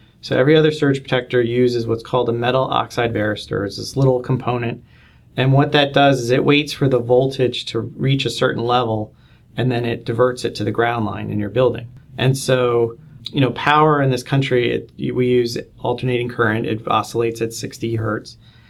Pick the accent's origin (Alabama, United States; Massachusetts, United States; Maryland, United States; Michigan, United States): Maryland, United States; And Tom Clancy's a Maryland guy. We're both from Maryland.